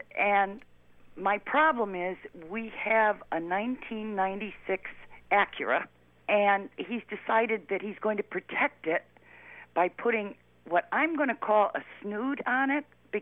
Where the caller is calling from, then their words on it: Meriden, Connecticut, United States; And I'm calling you from Meriden, Connecticut.